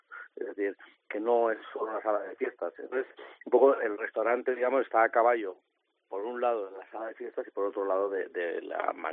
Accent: Spain; Por desgracia, no soy el único español que los ha tenido, que los tiene.

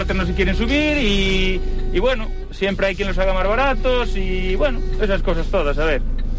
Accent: Ourense, Galicia, Spain; De Orense.

